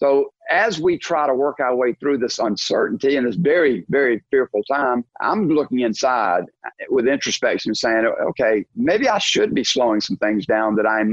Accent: the South, United States; You know, I was raised in the South, and everybody in the South, predominantly everybody in the South, is raised going to church.

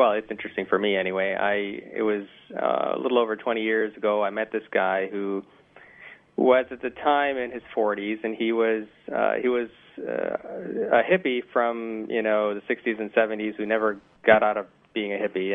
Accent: India; I'm originally from India

